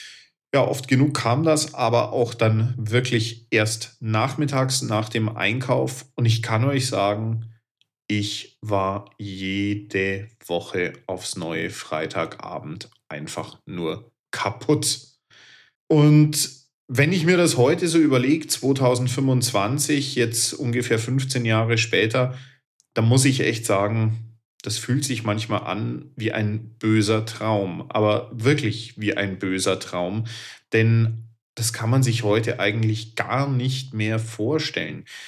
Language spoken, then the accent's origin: German; Bavaria, Germany; Ich bin ja damals auf dem Land in Bayern groß geworden.